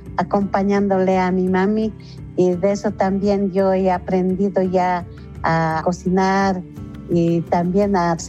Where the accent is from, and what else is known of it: La Paz, Bolivia